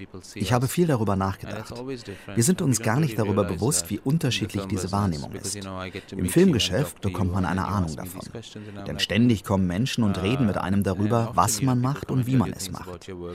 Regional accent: Mumbai, Maharashtra, India; moved away as an adult; now in New York, United States; Es ist irgendwie noch immer mein Zuhause, auch wenn ich mittlerweile in New York lebe. Ich bin in Mumbai aufgewachsen und diese Jahre der Kindheit sind sehr prägend. Ich bin erst mit 19 weggezogen.

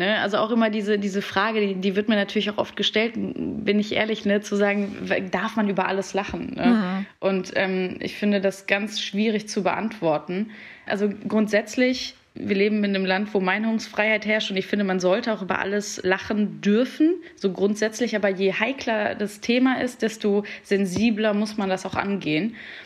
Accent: Heinsberg, North Rhine-Westphalia, Germany; born there; ich komme auch gebürtig aus Heinsberg. Durch Corona kennt das jetzt auch jeder.

